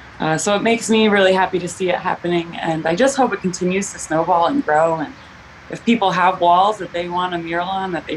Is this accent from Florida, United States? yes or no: no; Stratford, Connecticut, United States; now in Albany, United States; I grew up in Stratford, Connecticut, so about 2.5 hours away from here. I moved to Albany in 2007 to pursue my BFA